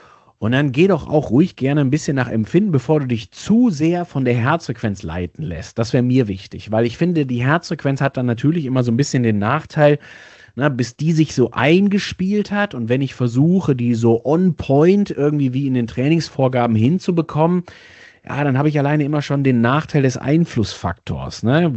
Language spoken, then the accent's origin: German; North Rhine-Westphalia, Germany; born there; Also ich als gebürtiger Sauerländer weiß genau, was du meinst.